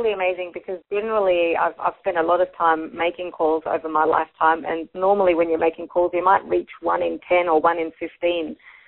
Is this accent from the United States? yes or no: no; Australia; You're right next door. I'm from Australia.